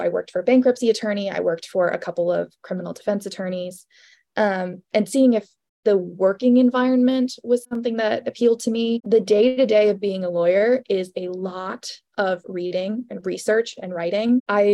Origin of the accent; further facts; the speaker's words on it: Tucson, Arizona, United States; I'm from Arizona originally, so in the Tucson area.